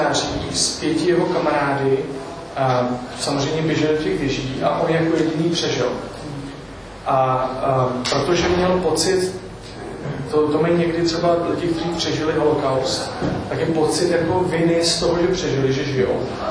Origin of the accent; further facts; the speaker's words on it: United States; now in Czechia; A ještě teda udělám takovou jako sales pitch, jo, že jsem z Ameriky, takže to musíte chápat